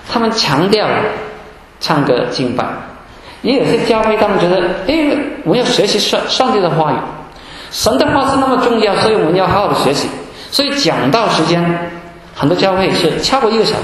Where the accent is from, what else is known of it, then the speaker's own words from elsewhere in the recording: Hong Kong; 我来自香港，我们香港的教会呢，就其他都差不多